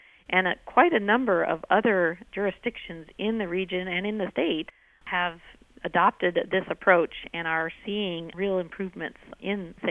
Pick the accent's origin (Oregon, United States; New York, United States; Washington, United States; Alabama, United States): Washington, United States; Burien; I did grow up in Seattle, so I have some familiarity with it. And in fact, I grew up in Burien, where my sister still teaches in the Highline School District.